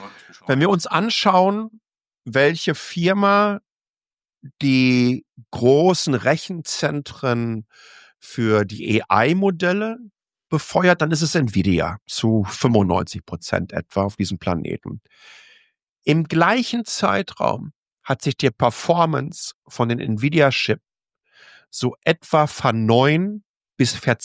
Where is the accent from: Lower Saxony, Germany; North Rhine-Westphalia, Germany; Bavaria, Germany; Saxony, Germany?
North Rhine-Westphalia, Germany; ich komme ja aus dem Ruhrgebiet